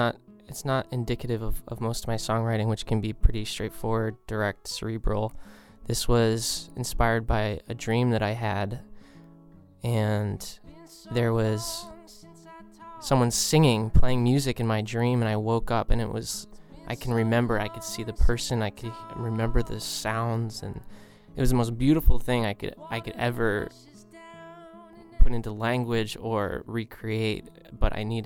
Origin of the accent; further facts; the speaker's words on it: Connecticut, United States; I grew up in Connecticut. I went to school in Poughkeepsie, New York